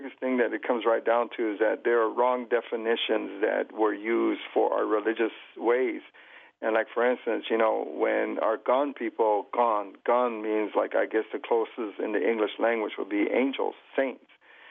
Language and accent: English; United States; takes us as Indian people and this country in a direction that we shouldn't go